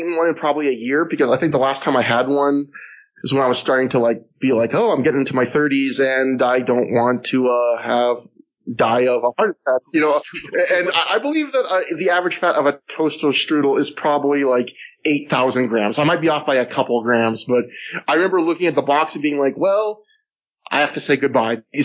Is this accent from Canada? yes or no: yes; Canada; I remember as a kid growing up, I had a lot of, even though I love Canada, like I had a lot of, as a Canadian group, I had a lot of Canadian shame